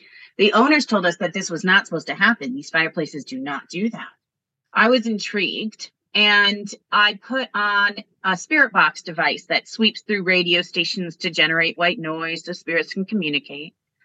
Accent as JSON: {"language": "English", "region": "Connecticut", "country": "United States"}